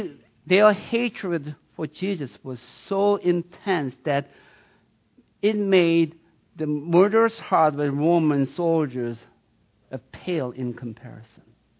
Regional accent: Sweden; I'm from Sweden.

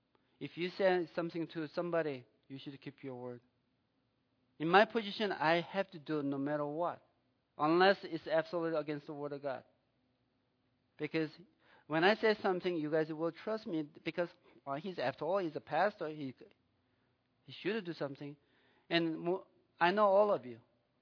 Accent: United States; That brings a disappointment to our brothers and sisters in Bulgaria or give an impression I'm ugly American.

